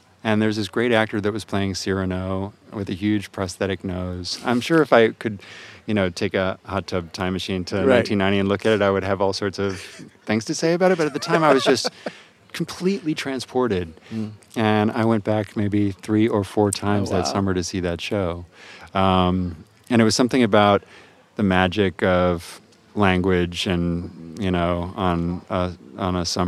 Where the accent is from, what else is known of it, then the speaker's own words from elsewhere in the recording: Atlanta, Georgia, United States; and I grew up in Atlanta, Georgia, and there was a theater there